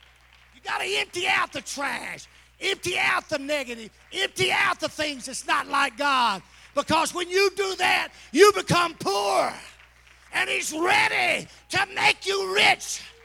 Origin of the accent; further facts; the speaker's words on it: Mississippi, United States; Being born and raised in Mississippi, we have a lot of questions about the Bible.